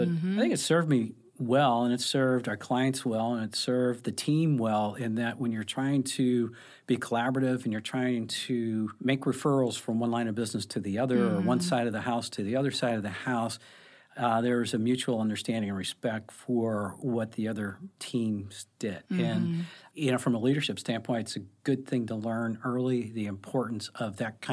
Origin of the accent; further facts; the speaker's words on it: University City, Missouri, United States; I grew up in University City, a lot of big trees, but when we were probably 8, 9, 10 years old, we used to have those little bow and arrows, and we would go squirrel hunting with bow and arrows in University City